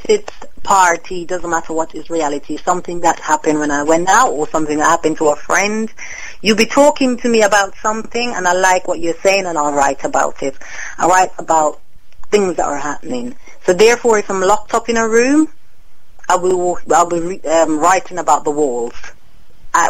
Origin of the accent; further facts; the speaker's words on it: Jamaica; when I come from Jamaica